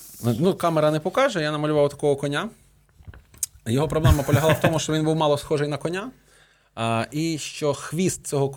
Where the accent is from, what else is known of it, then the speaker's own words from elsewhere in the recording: Zbarazh, Ternopil Oblast, Ukraine; also born or lived in Vyshnivets; я народився в Збаражі, теж вдячний Богу, що в мене був Збараж, що в мене був Вишневець, тому що я жив в місцях, які, ну, просто просочені історією.